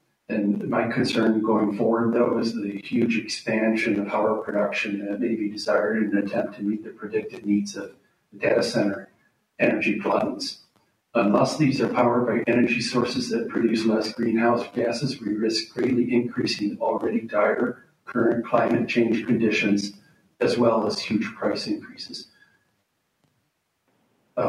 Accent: Fargo, North Dakota, United States; from Fargo

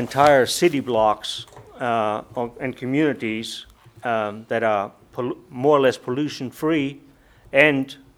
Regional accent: Germany; moved away as an adult; now in North Dakota, United States; I was born and raised in Germany. I came here 24 years ago. Made the United States my home.

